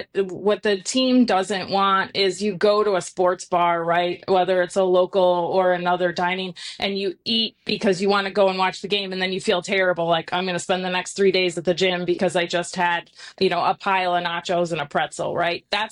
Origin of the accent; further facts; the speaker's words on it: Chicago, Illinois, United States; I'm originally from Chicago, so traveled throughout Chicago and Wisconsin